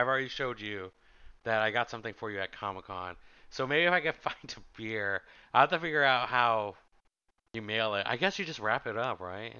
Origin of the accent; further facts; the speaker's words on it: California, United States; So I'm on the same boat. I am from California.